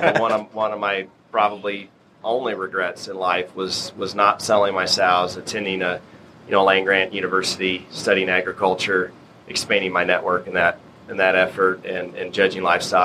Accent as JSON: {"language": "English", "town": "Taylor", "region": "Missouri", "country": "United States", "tie": "born or raised there", "said": "I grew up in Taylor, Missouri. Grew up on a very traditional family farm for the times."}